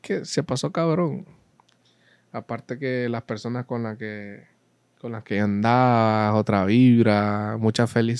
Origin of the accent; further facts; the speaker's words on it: La Ceiba, Atlántida, Honduras; es que a La Ceiba le hace falta muchos lugares así. Definitivamente. Por eso es que dicen de que mi pueblito es un pueblito.